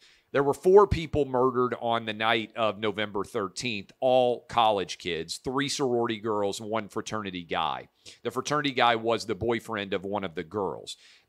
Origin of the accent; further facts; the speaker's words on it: Tennessee, United States; presidential approval rating low in my home state of Tennessee